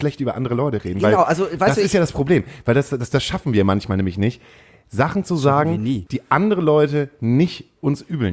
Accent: Hamburg, Germany; Ich dachte, ich fühle mich als Hamburger doch eigentlich...

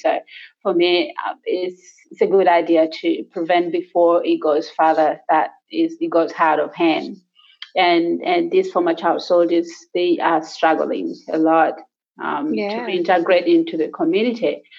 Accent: Uganda; now in Sydney, Australia; So I'm originally from Uganda, and I have been living in Australia since 2011, and I live in, New South Wales, Sydney.

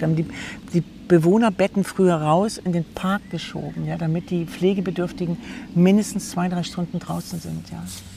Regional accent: Northern Germany, Germany; für mich als Norddeutsche

